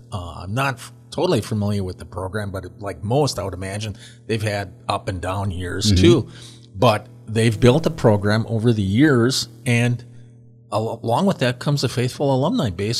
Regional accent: Wisconsin, United States; I grew up in Wisconsin in 1977.

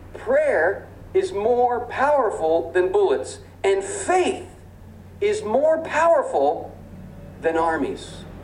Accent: United States; And as an American, the stunningness of this announcement was compounded by the fact that President Reagan had just been shot a few weeks earlier.

